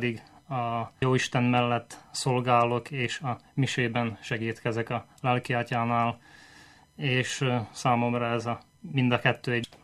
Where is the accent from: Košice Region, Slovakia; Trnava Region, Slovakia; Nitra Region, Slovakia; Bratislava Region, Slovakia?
Nitra Region, Slovakia; Veľký Kýr; now in Brno, Czechia; Egyébként Nagykénről származom, a Nyitrai Egyházmegyéből, Felvidékről, de most már így Brünnben egy ideig lakom és ott dolgozom.